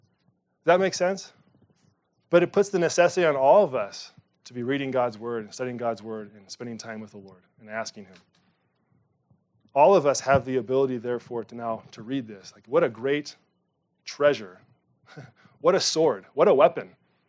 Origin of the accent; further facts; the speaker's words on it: United States; So there's this word that I feel like as an American, I detest it.